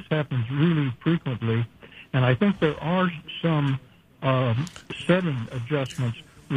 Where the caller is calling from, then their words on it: Farrington, North Carolina, United States; I'm calling from a little village of Farrington, about 8 miles south of Chapel Hill, a house that we bought for winter escapes.